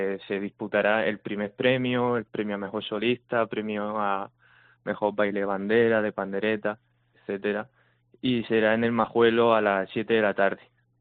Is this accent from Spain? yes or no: yes; Almuñécar, Andalusia, Spain; que somos de Almuñécar, queríamos retomar los certámenes, pero ya en nuestra provincia